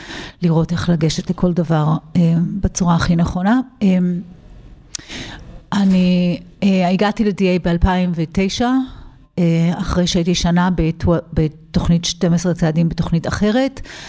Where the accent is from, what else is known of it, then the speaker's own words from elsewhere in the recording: Southern District, Israel; בעיקרון אני גדלתי בישראל, בדרום ישראל, עם אימא ואחות, בלי אבא.